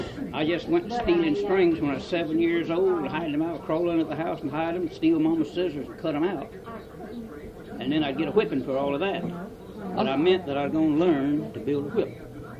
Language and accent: English; Chiefland, Florida, United States; The little town Chieflin over there, Florida.